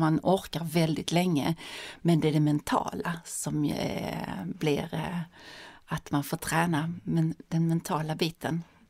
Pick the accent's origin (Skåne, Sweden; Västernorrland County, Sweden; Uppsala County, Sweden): Skåne, Sweden; När jag växte upp i Skåne och så.